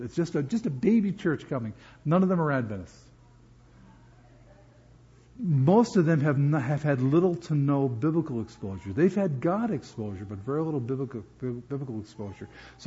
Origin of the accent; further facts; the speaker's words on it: New York, United States; Now, I'm from New York. I'm from out just outside of Woodstock.